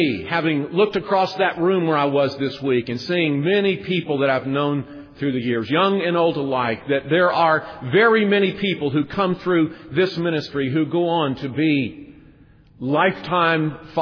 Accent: Alabama, United States; And I was from Alabama and he was from New York.

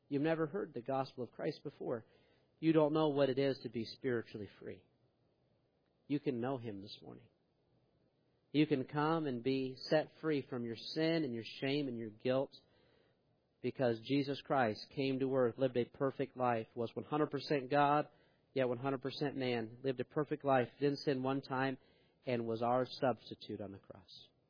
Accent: New York, United States; I was on where I grew up in New York. All for that top part of the state.

